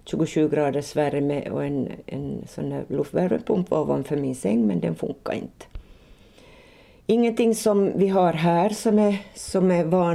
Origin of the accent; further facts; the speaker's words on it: Nykarleby, Ostrobothnia, Finland; now in Vaasa, Finland; jag är inte hemma från Vasa. Vi har bott här i 40 år kan man säga nästan. Men jag är hemma egentligen från Pensala. Så, och den delen av Pensala som hör till Nykarleby.